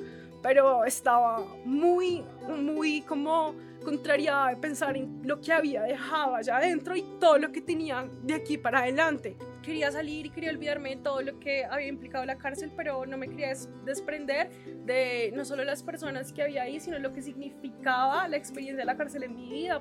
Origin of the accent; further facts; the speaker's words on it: Bogotá, Colombia; Y es porque yo nací acá en Bogotá, soy de acá de Bogotá, mis papás sí son de la costa, pero yo toda la vida he vivido acá en Bogotá.